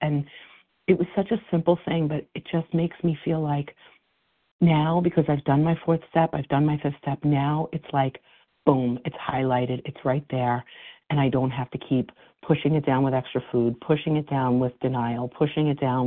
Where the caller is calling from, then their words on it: New York, United States; I'm calling from New York.